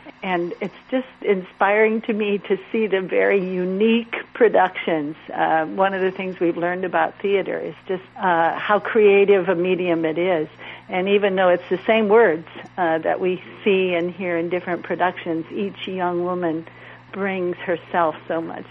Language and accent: English; Denison, Iowa, United States; We both grew up in Iowa. I'm originally from Western Iowa, from Denison.